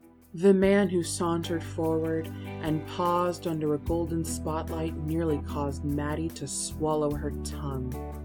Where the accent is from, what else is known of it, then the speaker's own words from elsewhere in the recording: United States; I, being an American, thought to myself